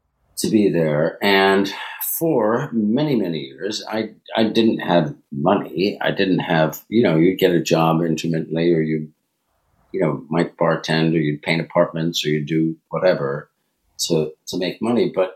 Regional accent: Westchester, New York, United States; I grew up in Westchester. I grew up only 50 miles away from New York.

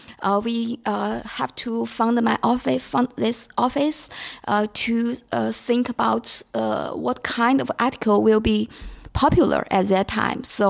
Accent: China; English is a second language; So when I traveled to my hometown, I found some investor.

